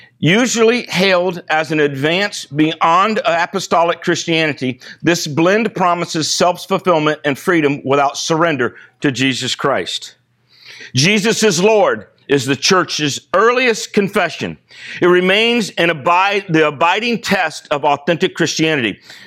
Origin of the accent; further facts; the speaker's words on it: Vero Beach, Florida, United States; I spent the last few days in Vero Beach, my hometown, with one of my oldest friends.